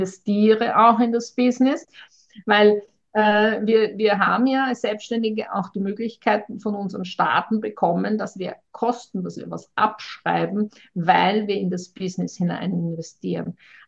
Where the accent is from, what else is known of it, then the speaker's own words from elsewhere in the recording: Austria; also bei uns in Österreich müssen wir 7 Jahre die Buchhaltung aufheben